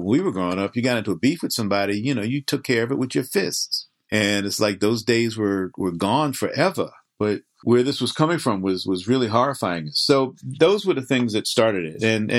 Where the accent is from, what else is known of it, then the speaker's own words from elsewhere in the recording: Newark, New Jersey, United States; recalled my adventures, you know, growing up in the projects in Newark